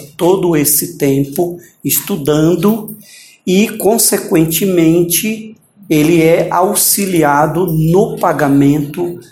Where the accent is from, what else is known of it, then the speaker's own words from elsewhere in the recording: Maranhão, Brazil; moved away; eu vim do Maranhão para cá